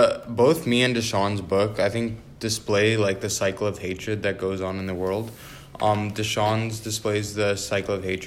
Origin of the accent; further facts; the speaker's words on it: South Africa; the tensions between the two clans resemble the tensions that took place in my home country, South Africa, during apartheid.